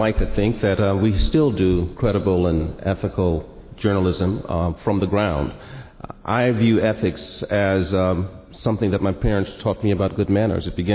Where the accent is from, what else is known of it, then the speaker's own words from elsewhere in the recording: Jackson, Mississippi, United States; I was working at a radio station in my hometown, Jackson, Mississippi.